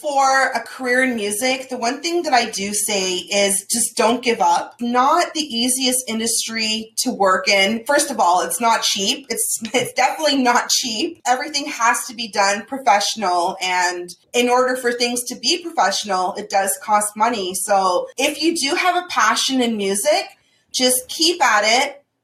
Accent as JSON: {"language": "English", "town": "Toronto", "region": "Ontario", "country": "Canada", "said": "you know, we're both from Toronto."}